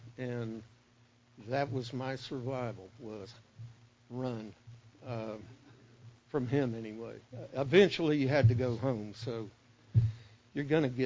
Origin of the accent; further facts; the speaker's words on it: Key West, Florida, United States; born there; also born or lived in Sanford, United States / Naples, Italy; as I say, I was born in Key West. He got transferred to Sanford, Florida. They had a air base there at the time. We stayed there briefly and then went to Naples, Italy for a couple of years.